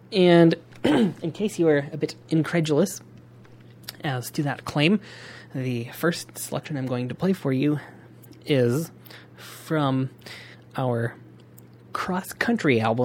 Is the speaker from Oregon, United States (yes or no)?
no; North Dakota, United States; I should mention I'm from South Dakota and grew up on a little ranch in North Dakota, just across the line from the South Dakota border, and cattle ranch.